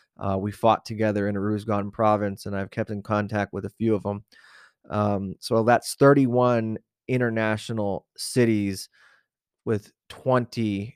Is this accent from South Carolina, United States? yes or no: no; Safford, Arizona, United States; only 9% live in Safford, my hometown.